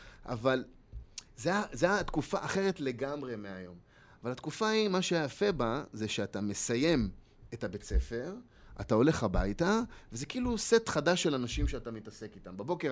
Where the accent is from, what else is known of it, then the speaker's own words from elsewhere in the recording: Haifa, Haifa District, Israel; גדלתי בשכונה קצת בעייתית בחיפה